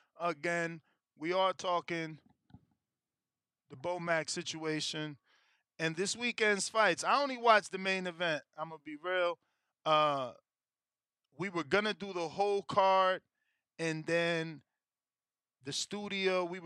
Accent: Philadelphia, Pennsylvania, United States; It's like, oh, yeah, I'm from Philly. He from Philly.

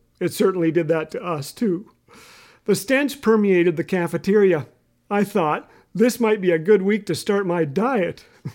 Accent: Canada; Moved in near us before learning that my hometown has 11 months of snow and 1 month of bad sledding.

